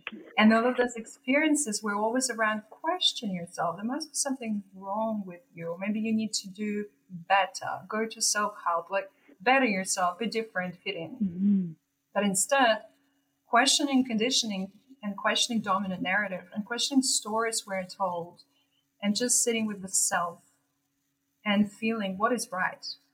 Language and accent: English; Russia; And growing up in Russia was interesting in a way that I didn't really question very much.